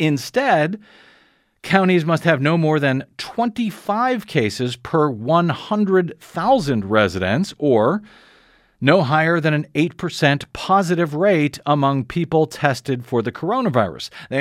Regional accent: Missouri, United States; Yeah, it is kind of a race to stupid between your home state of Texas and my home state of Missouri.

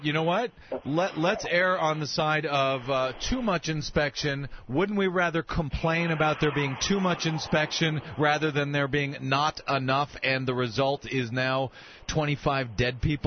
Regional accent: St. Louis, Missouri, United States; I'm going to head straight to my hometown of St. Louis, Missouri.

